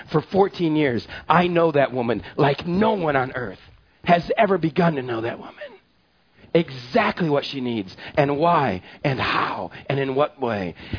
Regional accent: Texas, United States; I come from West Texas. You don't cry, period.

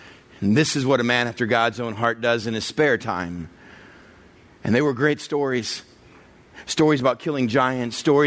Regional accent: El Paso, Texas, United States; it was a good day for a first grade boy growing up in El Paso, Texas.

